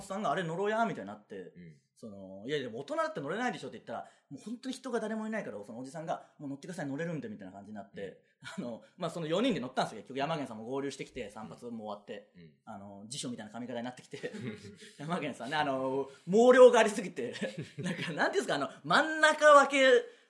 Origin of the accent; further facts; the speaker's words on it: Kansai, Japan; まあ本当関西人なんであんな感じですから